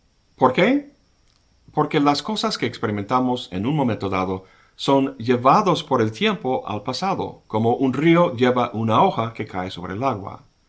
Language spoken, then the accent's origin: Spanish; United States; Se podría decir que soy hombre, de origen estadounidense, de cierta edad, de cierta estatura, youtuber, profesor de filosofía, etcétera, etcétera.